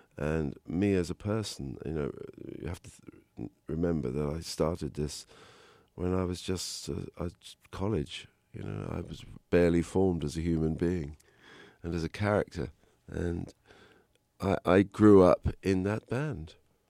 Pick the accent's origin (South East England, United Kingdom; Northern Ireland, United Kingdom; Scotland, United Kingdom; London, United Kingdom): London, United Kingdom; born or raised there